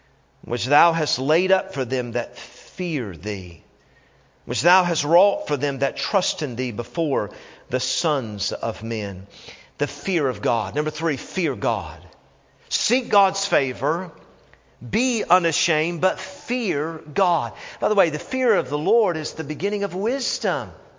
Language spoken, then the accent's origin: English; Tennessee, United States; And when I grew up in Tennessee, there were spankings and then there was whoopings, all right?